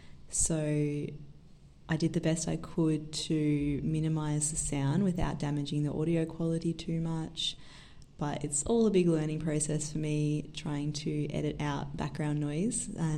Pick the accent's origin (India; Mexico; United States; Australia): Australia; Geelong, Victoria; it just brings me so much joy when I see someone in my hometown, Geelong, using one of the bags